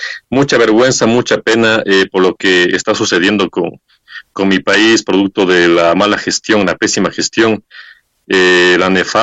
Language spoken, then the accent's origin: Spanish; Ecuador; qué pena como ecuatoriano